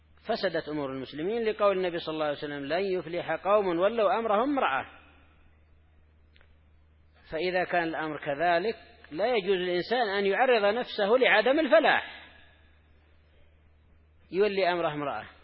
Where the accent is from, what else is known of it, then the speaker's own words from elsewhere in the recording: Yemen; ومن فضل الله عندنا في اليمن، يعني لما كانوا قبائل